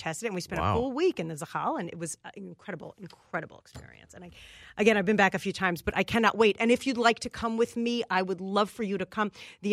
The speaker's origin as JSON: {"language": "English", "country": "United States", "said": "But I know as an American traveling there, it always gave me a little extra confidence."}